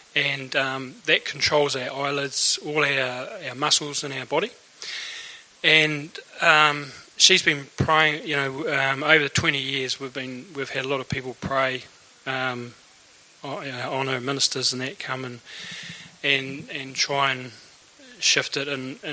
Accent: Christchurch, Canterbury, New Zealand; I'm from Christchurch.

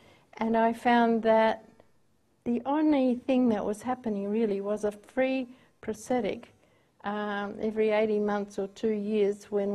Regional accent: Adelaide, South Australia, Australia; because I come from Adelaide and I get a month's holiday there if you're at work.

